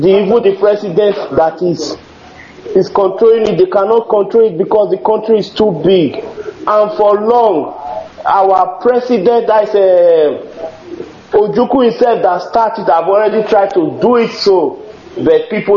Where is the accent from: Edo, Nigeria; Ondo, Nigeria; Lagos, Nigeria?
Edo, Nigeria; because me, I'm from Edo State.